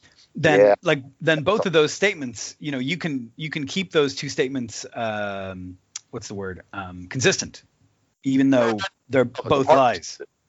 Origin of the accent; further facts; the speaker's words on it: Dublin, Leinster, Ireland; I come from Dublin, where Americans are regarded in a very ambivalent way.